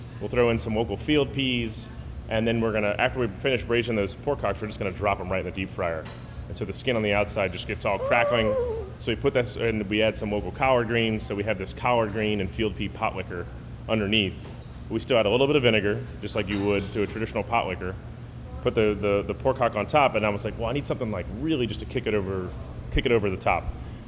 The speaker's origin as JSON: {"language": "English", "town": "New Orleans", "region": "Louisiana", "country": "United States", "tie": "born or raised there", "said": "A lot of Southeast Asian friends, because growing up in New Orleans, we have a huge community."}